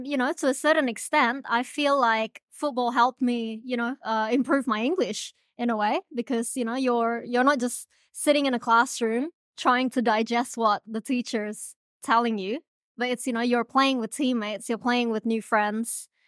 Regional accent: Auckland, New Zealand; English is a second language; also born or lived in Indonesia / Java / Borneo; I grew up in New Zealand, but originally I'm from Indonesia. I was born in Indonesia and my parents and I moved around a lot. We moved from Java to Borneo and then sort of we decided to migrate to Auckland.

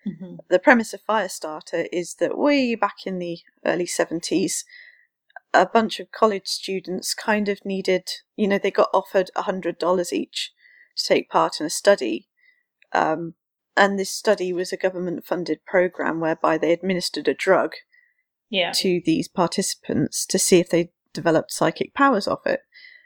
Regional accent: United Kingdom; There are stories that have come out of the UK, and we're a little bit sort of like, oh, but we're the British and we don't do anything like that.

